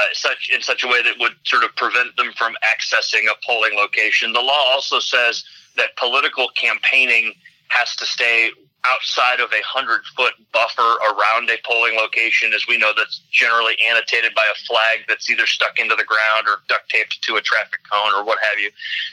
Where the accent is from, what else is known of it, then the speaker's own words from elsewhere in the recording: Ohio, United States; so she's a Democrat from Michigan, I'm a Republican from Ohio.